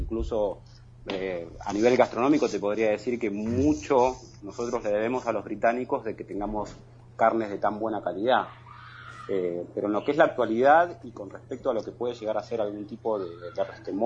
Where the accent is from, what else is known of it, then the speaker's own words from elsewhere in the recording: Argentina; A cada persona que yo le digo que soy de Argentina, tienen adoración con nuestro país